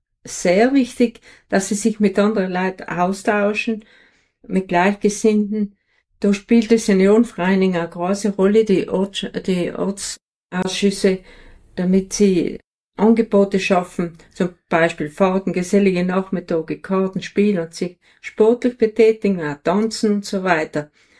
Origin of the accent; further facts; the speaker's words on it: St. Leonhard, Trentino-Alto Adige, Italy; geboren, bin in St. Leonhard Oberbrixen und mit 7 Geschwistern aufgewachsen in einem Bauernhof und Gastwirtschaft.